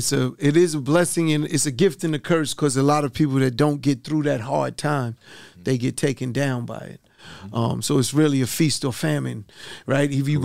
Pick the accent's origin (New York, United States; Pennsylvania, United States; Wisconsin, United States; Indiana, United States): New York, United States; Brooklyn; born there; I was born in Brownsville. You know, Kings County's where that's the hospital I was born